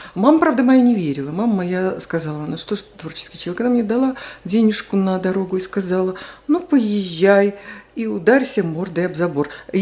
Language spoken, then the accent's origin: Russian; Belarus; moved away as an adult; also born or lived in Moscow; Вот я была из Беларуси